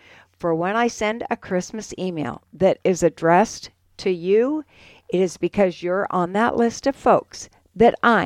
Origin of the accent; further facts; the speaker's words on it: South Dakota, United States; I grew up in Central South Dakota. Rocks ring a bell.